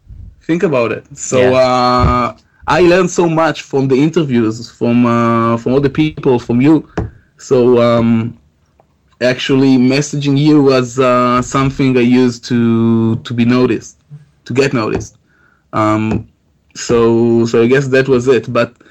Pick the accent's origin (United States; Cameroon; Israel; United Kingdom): Israel; Tel Aviv, Tel Aviv District; So we're from Tel Aviv